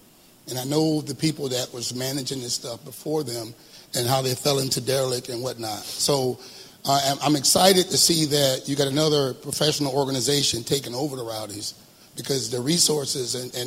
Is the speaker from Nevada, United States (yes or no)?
no; St. Petersburg, Florida, United States; served under three mayors, and born and raised in St. Pete. I actually fished and crabbed along these walls right behind this very building.